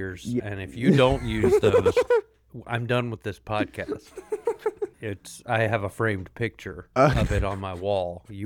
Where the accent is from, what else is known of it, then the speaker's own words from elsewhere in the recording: North Carolina, United States; And growing up on Tobacco Road, I care about basketball far more than I've ever cared about football